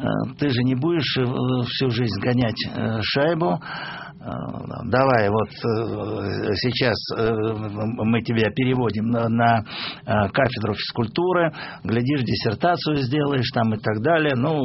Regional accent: Moscow, Russia; Дело в том, что я родился в Сокольниках.

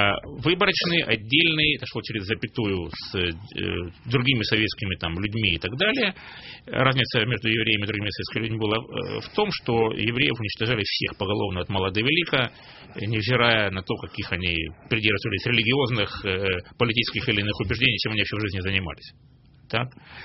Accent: Rostov-on-Don, Rostov Oblast, Russia; Российской империи, Ростова-на-Дону, моего родного города

